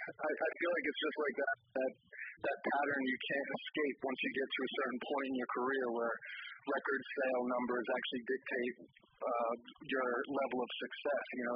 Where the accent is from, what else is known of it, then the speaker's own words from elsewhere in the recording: Rhode Island, United States; And so I come from Rhode Island. You know, it's not a very it wasn't saturated in hip hop to any degree.